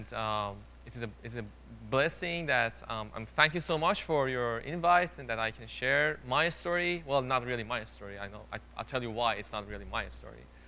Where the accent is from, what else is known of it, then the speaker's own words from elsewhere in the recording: Iran; English is a second language; moved away as an adult; now in United States; So you might have noticed in my accent, I'm not from here, of course, right? I'm from Iran, or the correct pronunciation is Iran, and I came here January 22, and to study biology